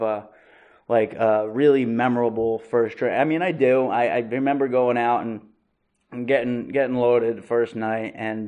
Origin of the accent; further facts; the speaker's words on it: New Jersey, United States; I was raised in North Jersey, and there is nothing that I can point at in my childhood to say that this is why I'm an alcoholic.